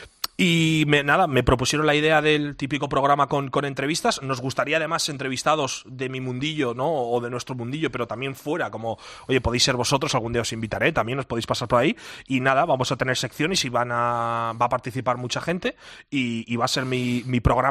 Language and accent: Spanish; Bilbao, Basque Country, Spain; yo soy un chaval de Bilbao